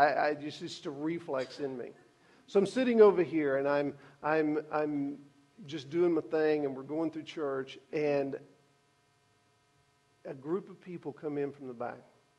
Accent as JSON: {"language": "English", "town": "Mineola", "region": "Texas", "country": "United States", "tie": "born or raised there", "said": "When I was a kid, I was growing up in Mineola, Texas, and we had a big First Baptist church"}